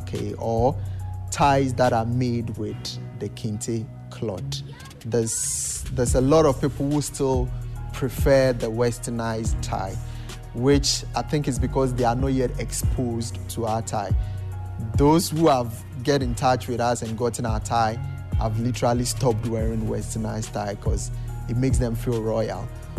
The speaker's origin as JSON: {"language": "English", "town": "Kumasi", "region": "Ashanti", "country": "Ghana", "tie": "born or raised there", "said": "Growing up in Kumasi, I had the opportunity to attend a lot of events and ceremonies"}